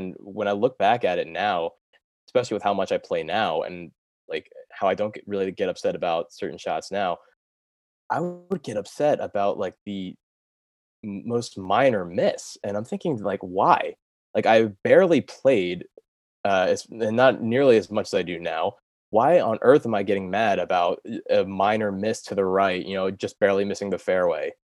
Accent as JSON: {"language": "English", "region": "Delaware", "country": "United States", "said": "But you know, I'm from Delaware originally."}